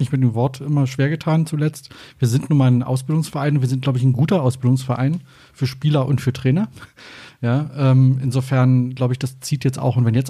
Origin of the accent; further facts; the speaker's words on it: East Germany, Germany; Ich bin ja Ossi, ne?